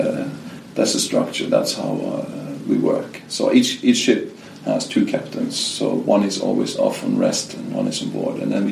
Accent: Bergen, Vestland, Norway; English is a second language; I did grow up in the busiest cruise port in Northern Europe, my hometown of Bergen, which is the gateway to the beautiful fjords of the west coast of Norway.

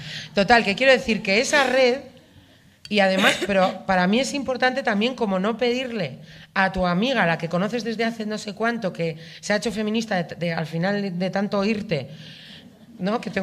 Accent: Bilbao, Basque Country, Spain; yo soy hija sola … soy de Bilbao y soy asmática.

